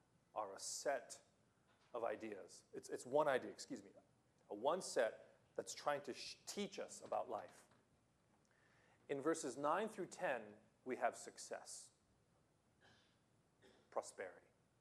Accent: California, United States; now in Japan; So I grew up in California, and I got lucky.

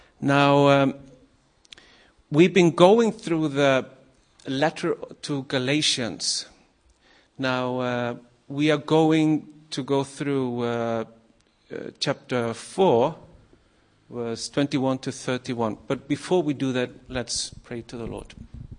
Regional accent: Iceland; I'm from Iceland.

